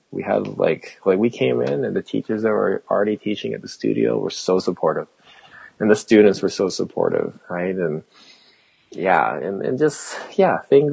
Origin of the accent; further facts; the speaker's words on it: Calgary, Alberta, Canada; I was born in Calgary, you know, and so it's like hometown.